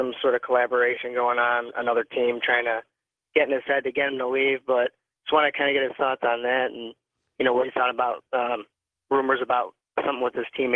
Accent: Cleveland, Ohio, United States; I'm calling. I'm from Cleveland.

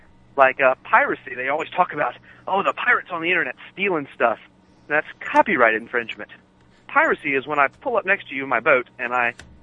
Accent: Louisiana, United States; He really likes Louisiana food, and I'm from Louisiana, and he wanted to take me to a Louisiana restaurant.

